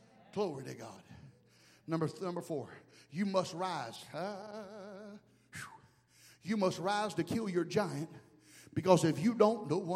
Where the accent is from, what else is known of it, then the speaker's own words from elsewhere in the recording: Alabama, United States; And yes, my family tree did have branches, even though I am from Alabama.